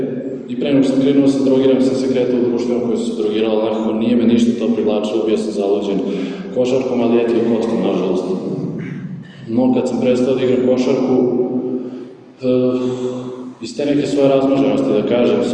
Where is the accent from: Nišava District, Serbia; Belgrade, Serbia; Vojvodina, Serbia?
Vojvodina, Serbia; Kula; dolazim iz Kule, 22 godine